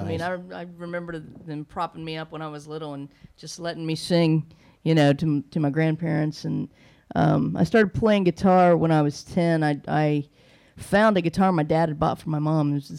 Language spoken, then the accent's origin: English; Springfield, Ohio, United States; I'm actually from Ohio. I'm from a town called Springfield. It's about 40 minutes outside of Columbus.